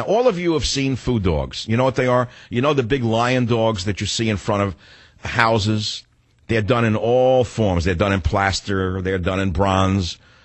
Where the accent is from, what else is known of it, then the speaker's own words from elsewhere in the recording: New York, United States; He's from Brooklyn. I'm from the Bronx, and we always have a laugh together.